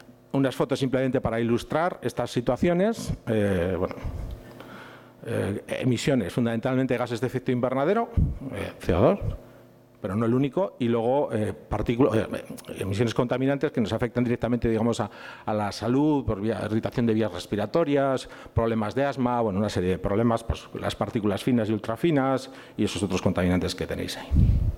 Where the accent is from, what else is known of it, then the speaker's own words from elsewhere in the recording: Eibar, Basque Country, Spain; yo soy de Eibar realmente, pero vengo todas las semanas a Donosti, unas veces por trabajo, otras por no